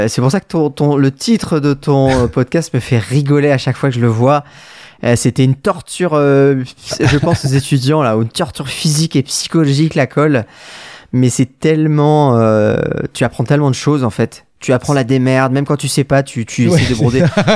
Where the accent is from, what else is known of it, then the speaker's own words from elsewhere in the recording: Brittany, France; moi je suis breton.